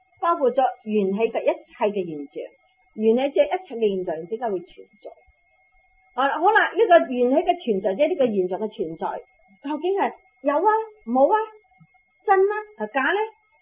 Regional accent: China; 即系我哋中国人食乜嘢？长生不老丹啊

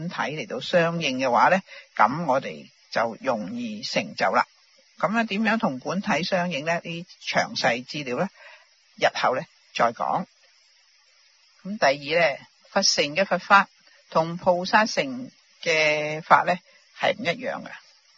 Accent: China; 我们中国人逢亲对疯疯癫癫的人呢

